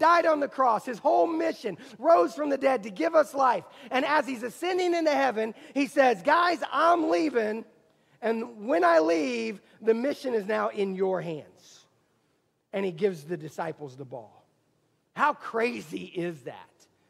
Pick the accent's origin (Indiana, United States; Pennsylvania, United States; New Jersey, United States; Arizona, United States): Indiana, United States; Like I'm from Indiana, and in Indiana, it's all about basketball, right?